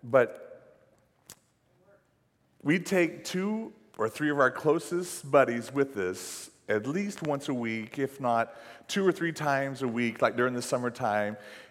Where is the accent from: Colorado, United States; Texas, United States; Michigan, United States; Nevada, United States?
Texas, United States; Fort Worth; Growing up in Fort Worth, Texas, my mom would take my brother and I to a place called Trinity Park.